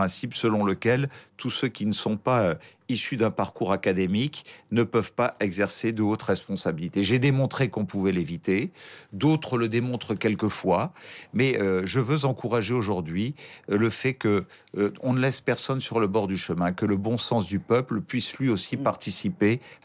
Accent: France; j'étais du Sud-Est, parce que je suis un petit-fils immigré italien

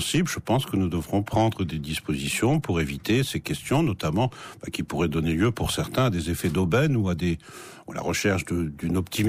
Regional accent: Grand Est, France; Moi, je suis lorrain et je préfère le salé.

